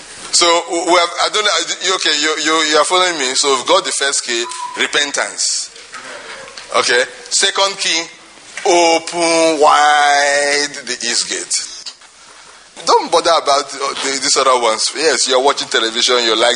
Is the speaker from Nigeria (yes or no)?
yes; Nigeria; Do you know, because when I normally come in and say I'm a Nigerian now, they will look at me and start saying I'm a black man.